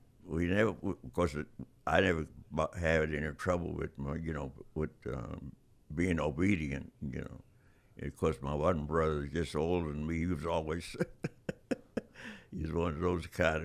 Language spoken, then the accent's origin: English; East Liverpool, Ohio, United States; It was nice, you know. You went through high school and played football on a track team, and lucky enough to be the Hall of Fame for football.